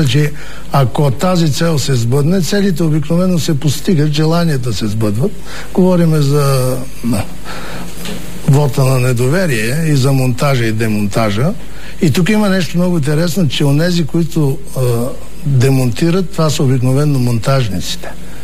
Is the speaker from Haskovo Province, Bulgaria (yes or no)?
no; Velingrad, Pazardzhik Province, Bulgaria; Аз съм от Велинград.